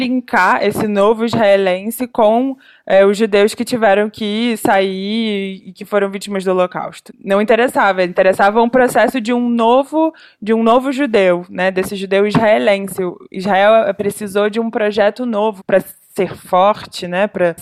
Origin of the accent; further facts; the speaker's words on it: Brazil; alguém como eu, sei lá, sou brasileira, tenho família aqui no Brasil